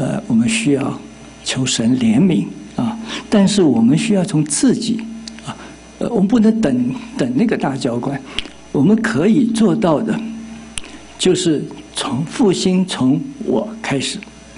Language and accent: Chinese; China; 特别我们中国人讲话，有的时候单刀直入，一箭穿心